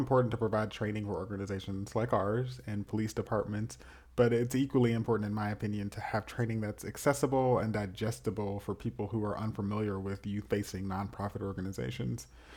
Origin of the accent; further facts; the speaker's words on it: the South, United States; It's just, I'm from the South and like the whole, like, I'm going to hug you thing.